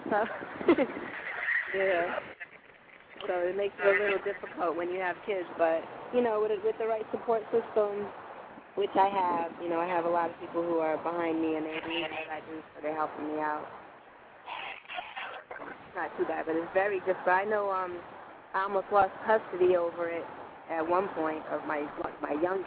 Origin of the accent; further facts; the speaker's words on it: Rhode Island, United States; Sorry, Atlanta people, but I'm from Rhode Island. I can't deal with this frozen seafood, man.